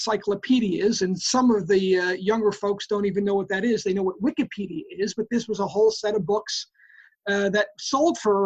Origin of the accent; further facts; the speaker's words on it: Bronx, New York, United States; So I grew up in the Bronx, New York, part of New York City, back when New York City wasn't so quite cosmopolitan. It was a little bit more gritty and rougher.